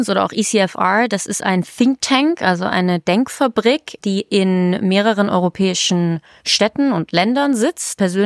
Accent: Aachen, North Rhine-Westphalia, Germany; born there; Ich bin ja ein Millennial, ne? Und ich bin eben 87 in Deutschland geboren, in Aachen, also westlicher geht's gar nicht mehr. Und bin eben aufgewachsen sehr in dieser Zeit der 90er und 2000er

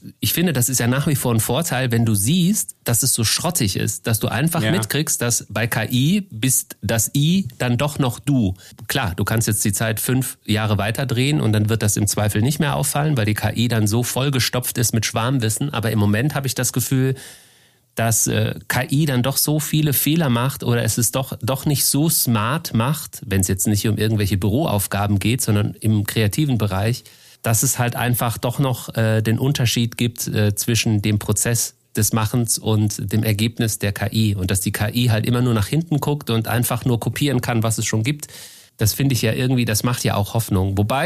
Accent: Baden-Baden, Baden-Württemberg, Germany; Also ich kann auf jeden Fall meine Heimatstadt Baden-Baden empfehlen

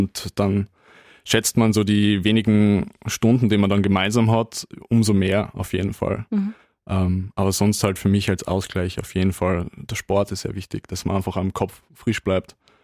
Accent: Austria; wie es halt bei uns in Österreich so ist, halt mit der Blasmusik

